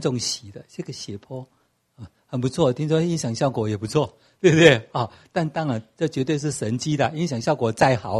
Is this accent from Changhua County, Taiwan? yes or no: yes; Tianwei, Changhua County, Taiwan; 这是我们田尾乡都没有教会